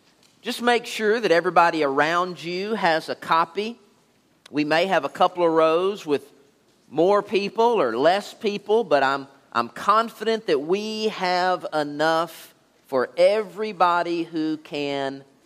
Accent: Alvarado, Texas, United States; And as a kid growing up in Alvarado, I was a fairly good kid.

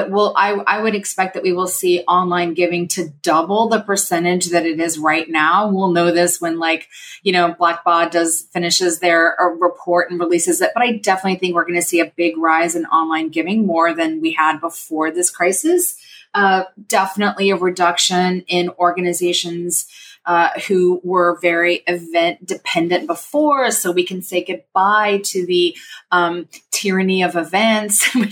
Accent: Austin, Texas, United States; I started a nonprofit in my hometown of Austin, Texas, to empower girls in math, science, engineering, and technology

